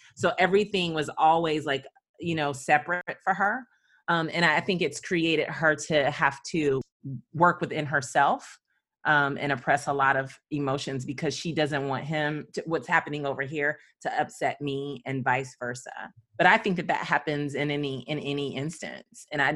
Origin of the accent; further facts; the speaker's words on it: the South, United States; I was raised in the South.